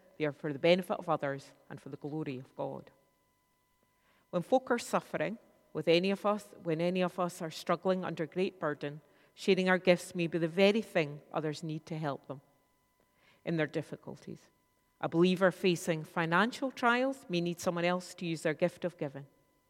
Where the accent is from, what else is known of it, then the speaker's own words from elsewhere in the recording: Scotland, United Kingdom; I'm going to ask you this morning to do something that will feel very challenging for us as Scottish people.